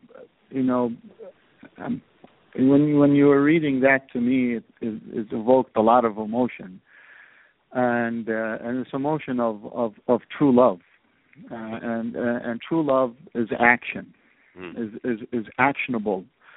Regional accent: Iraq; English is a second language; we had a refugee issue when I was growing up in Iraq.

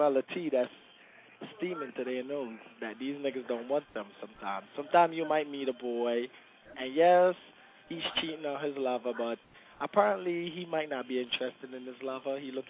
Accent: Jamaica; I'm Jamaican.

